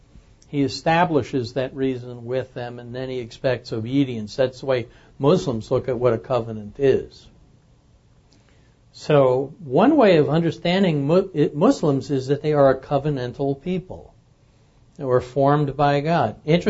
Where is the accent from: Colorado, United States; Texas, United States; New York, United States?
New York, United States; I grew up in, forgive me for this, I grew up in New York. And I grew up with mostly Catholics or Jews.